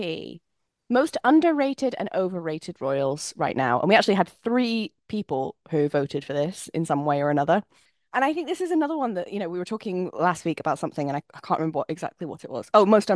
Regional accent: United Kingdom; I am a British person whose primary interest is the Swedish royal family.

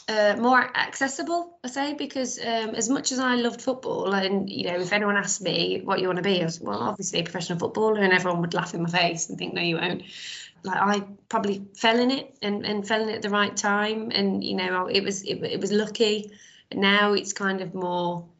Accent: Walsall, West Midlands, United Kingdom; we grew up in Walsall, so Wolves were the closest, biggest team.

